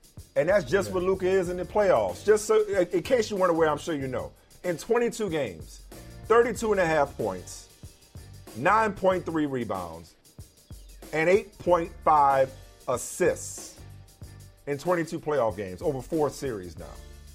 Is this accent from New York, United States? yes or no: no; New Orleans, Louisiana, United States; Not to mention it was, my hometown New Orleans Pelicans.